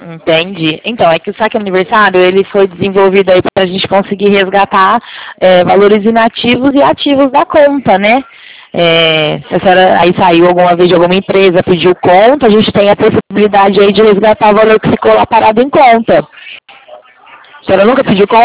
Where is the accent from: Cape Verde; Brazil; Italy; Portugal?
Brazil; São Paulo; eu sou do interior de São Paulo.